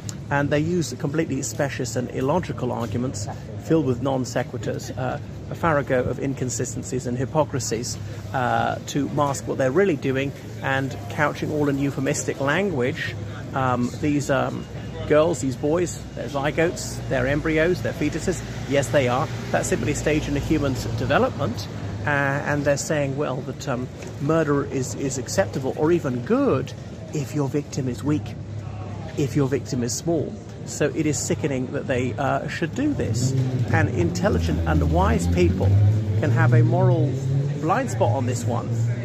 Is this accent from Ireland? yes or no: yes; Ireland; from Ireland